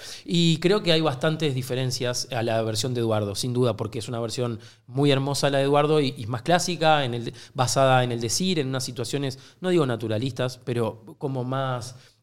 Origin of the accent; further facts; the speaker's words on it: Uruguay; accent: Uruguayan; Creo que porque somos de Uruguay.